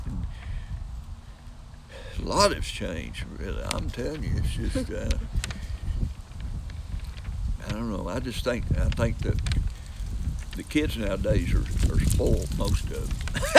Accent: Wichita Falls, Texas, United States; born there; I was born in Wichita Falls.

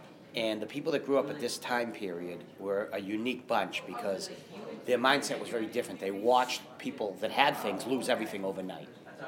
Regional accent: Lowell, Massachusetts, United States; I was born and raised in Lowell. I still live in Lowell. So I've been there been here my whole life.

